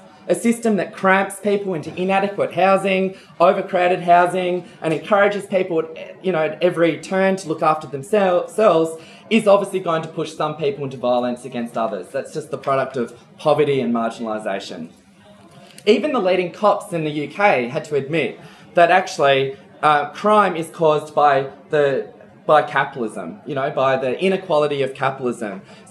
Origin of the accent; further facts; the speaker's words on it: Adelaide, South Australia, Australia; And in 1972, in my hometown of Adelaide